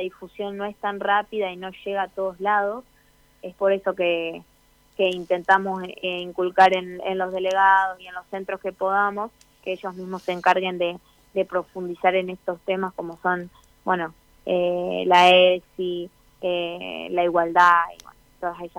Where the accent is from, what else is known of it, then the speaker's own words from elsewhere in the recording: Argentina; como argentinos y como en la situación que estamos